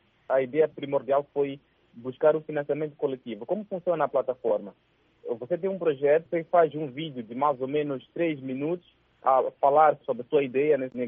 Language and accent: Portuguese; Mozambique; E na África, eu sou de Moçambique, nesse caso